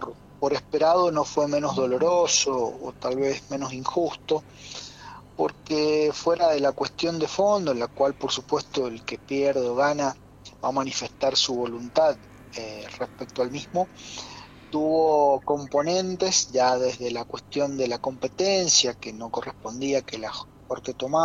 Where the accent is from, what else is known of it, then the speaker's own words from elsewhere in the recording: Argentina; del cual nos enorgullecimos como argentinos